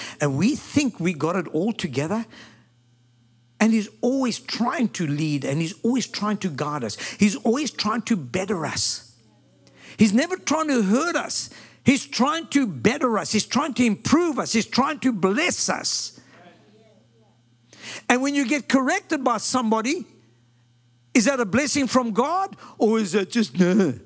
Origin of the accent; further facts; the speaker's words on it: South Africa; Because I was brought up in South Africa bare feet.